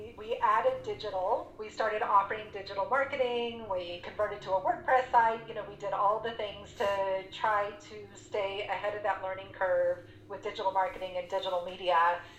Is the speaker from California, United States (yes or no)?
no; San Antonio, Texas, United States; I know. I grew up in San Antonio, Texas, studied languages, married a Canadian.